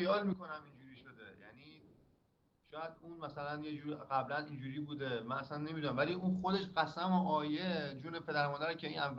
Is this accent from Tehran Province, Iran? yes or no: no; Ahvaz, Khuzestan, Iran; من که از اهوازم، میدونی که همیشه از اهواز